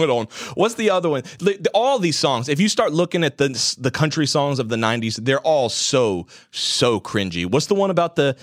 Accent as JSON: {"language": "English", "region": "the South", "country": "United States", "tie": "born or raised there", "said": "I grew up in the South. I would not consider myself a country boy."}